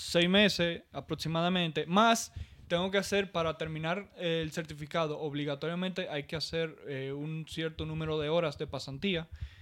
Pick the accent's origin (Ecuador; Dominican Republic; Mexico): Dominican Republic; moved away as an adult; now in Madrid, Spain; se me está yendo el español. Perdón, yo soy dominicano